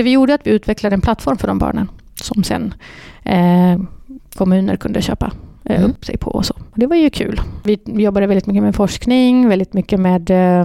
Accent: Malmö, Skåne, Sweden; accent: Malmö dialect; jag är uppvuxen i Rosengård i Malmö.

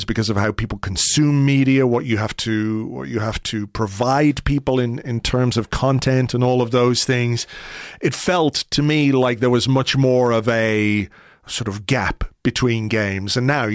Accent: Ireland; I mean, objectively, I'm an Irishman here.

